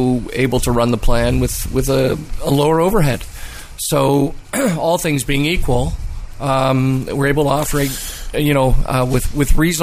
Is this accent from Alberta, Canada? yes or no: no; King City, Ontario, Canada; I grew up in King City, and I went to high school at Brébeuf.